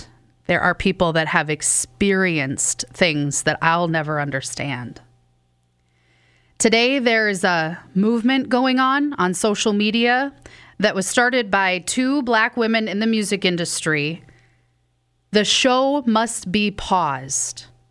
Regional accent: Minnesota, United States; you might know that I grew up in the Twin Cities, and the neighborhood where Mr. Floyd was killed is a neighborhood I know really well. My mother grew up in that neighborhood.

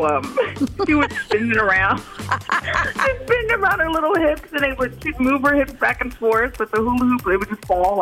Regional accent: Madison, Wisconsin, United States; I'm from Madison.

